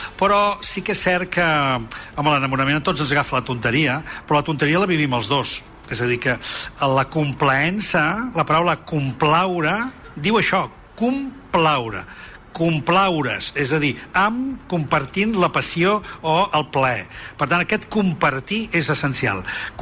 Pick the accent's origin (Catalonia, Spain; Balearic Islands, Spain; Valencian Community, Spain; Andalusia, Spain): Catalonia, Spain; Sant Boi de Llobregat; now in Granollers, Spain; Visc a Granollers ja fa molts anys, sí, però sóc de Sant Boi.